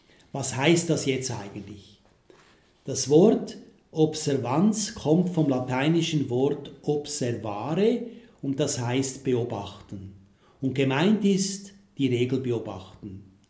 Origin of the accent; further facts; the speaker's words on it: Switzerland; now in Poland; Der Begriff Bernhardiner ist bei uns in der Schweiz ja eben gebunden an die Hunderasse, die auf dem großen St. Bernhard gehalten wurde von den Mönchen.